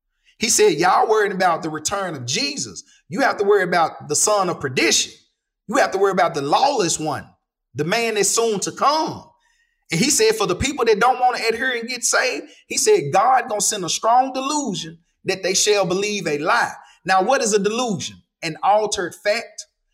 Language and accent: English; Binghamton, New York, United States; born there; Yeah, I was born in Binghamton right down Johnson Street. My grandmother was the Binghamton candy lady.